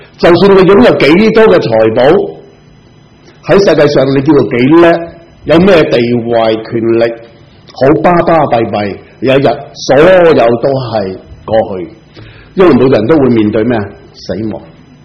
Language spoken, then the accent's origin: Cantonese; Shek Kip Mei, Kowloon, Hong Kong; 我其实由细在石硖尾大的，我在石硖尾出世的，我亦都是白田住过的。